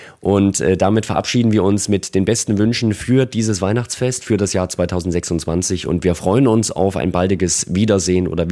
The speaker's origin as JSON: {"language": "German", "town": "Erfurt", "region": "Thuringia", "country": "Germany", "tie": "born or raised there", "said": "Erfurt, meine Heimatstadt"}